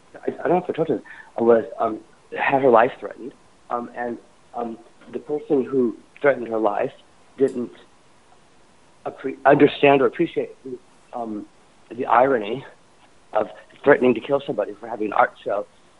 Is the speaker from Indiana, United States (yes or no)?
yes; Indiana, United States; But they brought up my whole, you know, growing up in Indiana, and, you know, the whole thing.